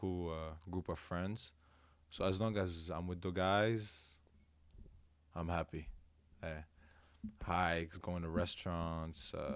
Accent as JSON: {"language": "Arabic", "country": "Lebanon", "said": "انا لبناني, حدا هون ما فينا هروب"}